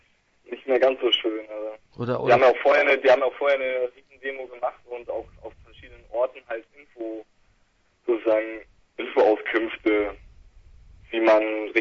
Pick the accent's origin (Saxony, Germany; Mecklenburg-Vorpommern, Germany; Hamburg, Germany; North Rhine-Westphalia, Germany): Mecklenburg-Vorpommern, Germany; Genau, ich bin aus der Nähe von Schwerin auf so einem kleinen Dorf aufgewachsen